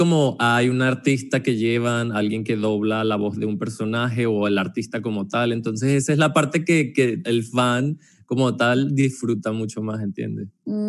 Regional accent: Maracay, Aragua, Venezuela; Bueno, yo soy del Castaño, el Castaño, Maracay presente.

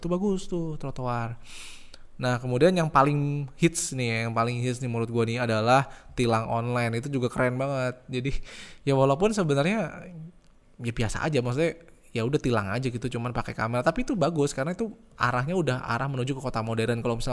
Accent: Bekasi, West Java, Indonesia; gue dari Bekasi suka lewat Kalimalang ya

